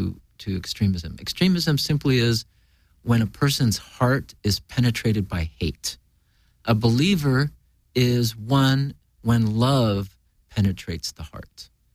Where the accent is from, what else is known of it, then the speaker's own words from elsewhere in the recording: United States; And we as American Muslims are on that tightrope between being pushed by the hate from the Middle East and being pushed by the hate from political extremists here.